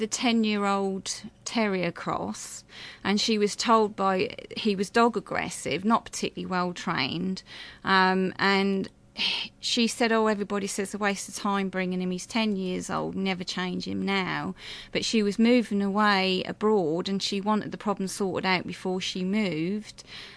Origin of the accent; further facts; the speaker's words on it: Ipswich, East of England, United Kingdom; accent: Suffolk; I was born in Ipswich.